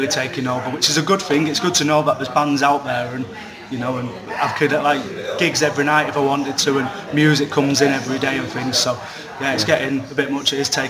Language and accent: English; Oldham, North West England, United Kingdom; great that we're from Oldham and giving Oldham a scope